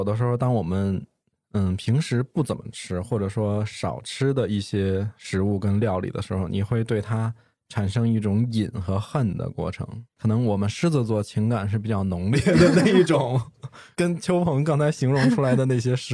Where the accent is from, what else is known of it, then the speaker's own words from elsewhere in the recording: Beijing, China; accent: Beijing dialect; 我们北京话